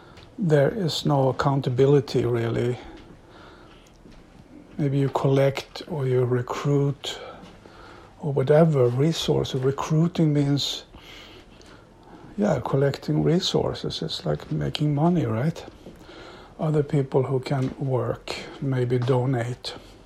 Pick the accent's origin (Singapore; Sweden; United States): Sweden; In the small town I grew up here in Sweden, we didn't care much about the big world out there